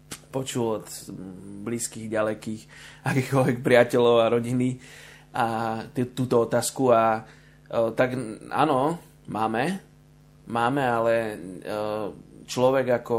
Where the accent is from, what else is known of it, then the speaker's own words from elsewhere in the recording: Bratislava, Bratislava Region, Slovakia; ja som vyrastal vo Vrakuni